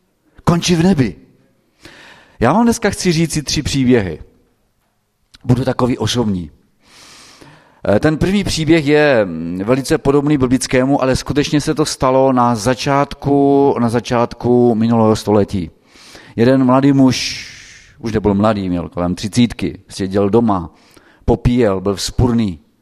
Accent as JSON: {"language": "Czech", "town": "Třinec", "region": "Moravian-Silesian Region", "country": "Czechia", "said": "jsem z Třince"}